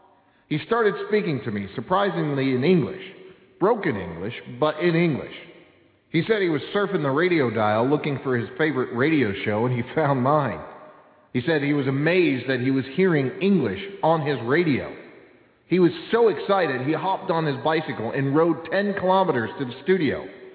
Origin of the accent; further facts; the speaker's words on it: United States; As an American and as a father, it is my duty to help Chile become a more competitive country.